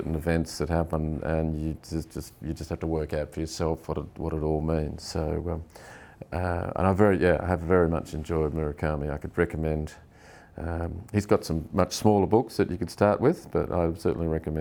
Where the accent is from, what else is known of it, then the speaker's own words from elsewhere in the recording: Australia; I think also as an Australian investor, currency is such an important bit of the equation.